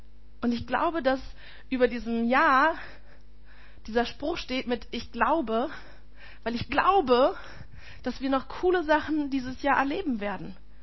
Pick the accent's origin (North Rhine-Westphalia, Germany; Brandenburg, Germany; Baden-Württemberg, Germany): North Rhine-Westphalia, Germany; Bielefeld; In meiner Jugend in Bielefeld haben wir jeden Freitagabend